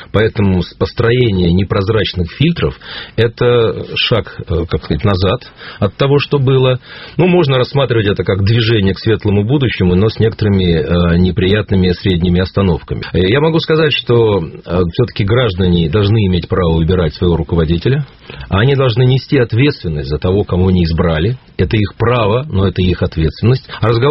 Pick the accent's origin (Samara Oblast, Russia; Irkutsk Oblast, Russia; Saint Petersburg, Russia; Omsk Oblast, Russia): Saint Petersburg, Russia; я как петербуржец